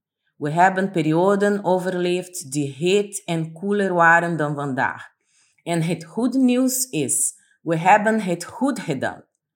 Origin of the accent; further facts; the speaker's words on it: Brazil; born there; Dutch is a second language; Ik ben geboren in Brazilië, een land waar we leven te midden van een voortdurende burgeroorlog tussen drugdealers en de politie.